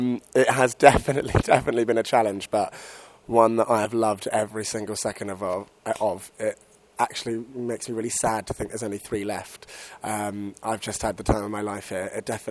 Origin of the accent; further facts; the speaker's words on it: England, United Kingdom; I mean, I'm English myself